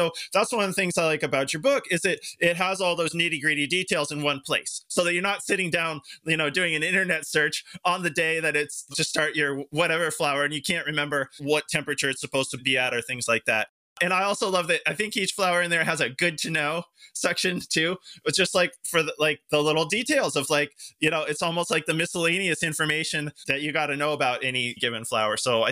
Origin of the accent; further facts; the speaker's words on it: Virginia, United States; I'm familiar with where you are because I am from Virginia